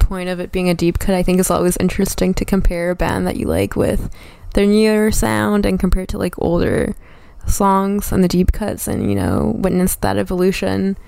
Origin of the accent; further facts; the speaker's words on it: Montreal, Quebec, Canada; So we're migrating away from the Maritimes and Ottawa into Montreal, into my hometown, and where CJLO is based, obviously.